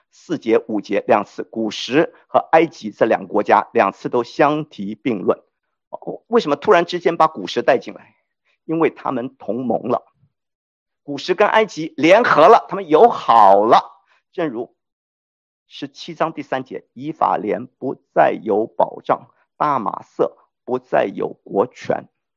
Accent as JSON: {"language": "Chinese", "country": "China", "said": "你知道我们中国人很合群啊，中国人很抱团啊，我们干啥都喜欢一块儿做。"}